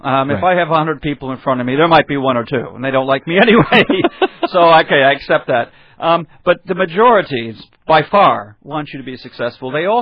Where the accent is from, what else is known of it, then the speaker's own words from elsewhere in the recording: Toronto, Ontario, Canada; also born or lived in Chicago, United States; I grew up in Toronto and Chicago, actually, as well.